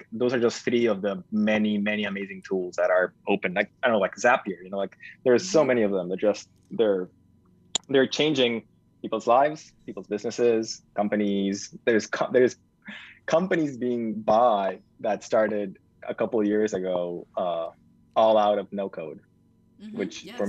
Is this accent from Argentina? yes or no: yes; Argentina; I was a designer from Argentina